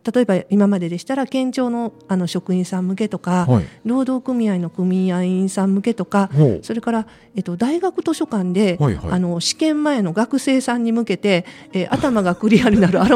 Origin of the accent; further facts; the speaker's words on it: Kyoto, Japan; born there; 私は、1963年7月京都に生まれました。はい。現在は、京都市役所から歩いて5分、はい、京都御所南の地区で、アロマテラピーサロンを開業しております。